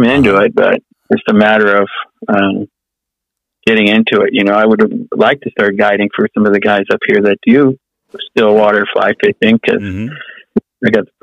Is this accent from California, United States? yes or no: yes; California, United States; growing up in Southern California, we fish the ocean so much that it's I love it, you know, so.